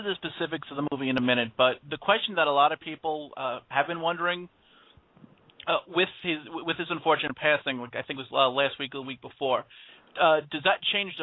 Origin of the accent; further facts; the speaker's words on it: New York, United States; Now, I'm from New York, so liberal hatred